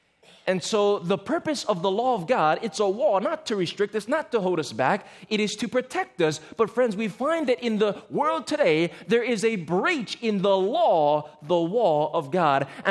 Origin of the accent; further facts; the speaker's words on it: Hawaii, United States; now in California, United States; And friends, I never really saw the value of a wall until I moved from Hawaii to California. You see, in Hawaii, we're a little bit more laid back there. We don't really have to lock our doors.